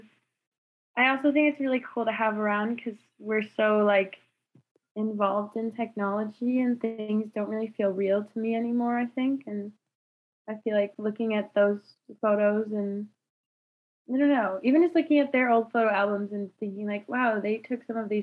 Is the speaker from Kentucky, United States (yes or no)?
no; Vermont, United States; born there; I'm originally from Vermont. I was born in Vermont, so I feel like nature girl.